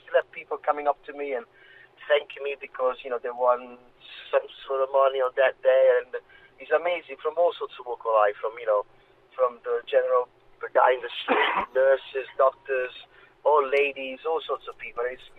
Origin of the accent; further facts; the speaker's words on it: Italy; I come from Italy